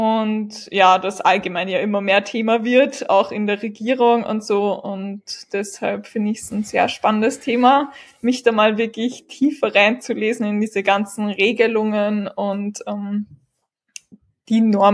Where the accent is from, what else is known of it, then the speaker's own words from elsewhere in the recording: St. Pölten, Lower Austria, Austria; ich komme aus der Region St. Pölten, wenn euch das was sagt. Das liegt entweder eine Stunde circa östlich von Linz oder eine Stunde circa westlich von Wien.